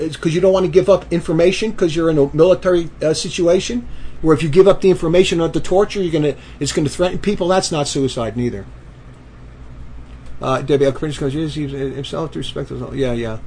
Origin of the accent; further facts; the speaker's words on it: Newark, New Jersey, United States; I grew up in Newark with a lot of mafia guys.